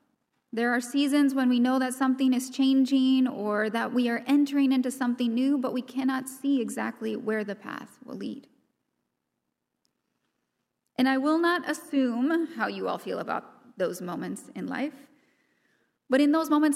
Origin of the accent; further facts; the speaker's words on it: Nebraska, United States; I grew up in Nebraska, and I spent my summers up near the Boundary Waters in northern Minnesota.